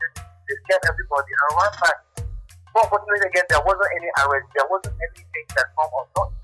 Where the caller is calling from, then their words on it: Kaduna State, Nigeria; I'm calling from Jama Local Government.